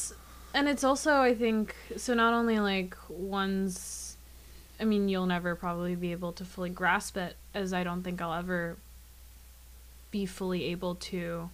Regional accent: Brentwood, Tennessee, United States; So I grew up in Brentwood, went to high school there, and then Belmont was like a half hour drive, and so I just commuted all through undergrad.

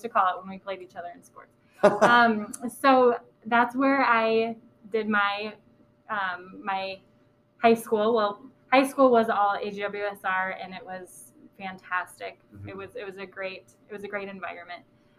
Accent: Wellsburg, Iowa, United States; So I grew up in Wellsburg, Iowa. So I always had to, of course, very little town.

